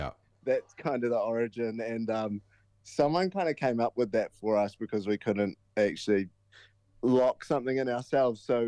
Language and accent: English; Palmerston North, Manawatū-Whanganui, New Zealand; Yeah, we are all originally from Palmerston North, but we kind of have been moving around the country a little bit, and I'm currently living in Whanganui